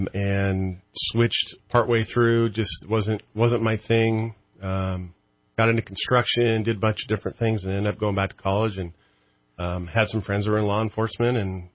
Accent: Albany, Oregon, United States; now in California, United States; I grew up in Albany, Oregon, and then moved to California in 1993, been here ever since.

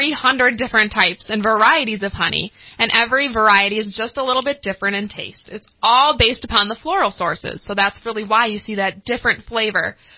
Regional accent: Wisconsin, United States; So I am from Wisconsin, so this is my first time here in California.

